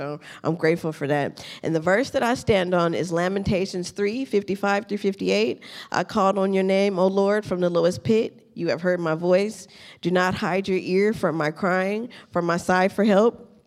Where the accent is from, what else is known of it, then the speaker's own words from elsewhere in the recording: Bakersfield, California, United States; I'm 39 years old, and I'm from Bakersfield.